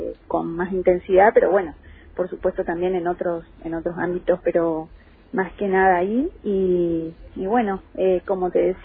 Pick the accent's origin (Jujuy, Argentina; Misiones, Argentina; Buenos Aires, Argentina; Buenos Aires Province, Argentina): Misiones, Argentina; Pozo Azul; De donde soy yo